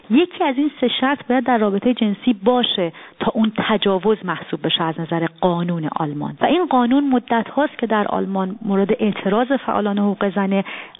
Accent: Iran; now in Germany; من از ایران اومدم

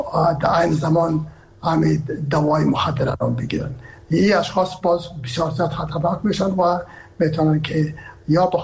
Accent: Herat, Afghanistan; ما که هستم از هرات هستم و پدر و مادر من هرات هستن،

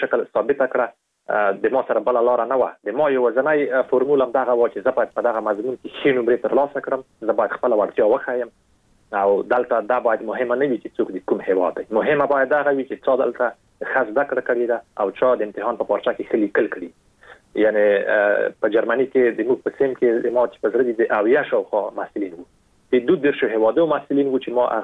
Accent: Afghanistan; په دې باندې مې لیکلی وو چې زه د افغانستان یم

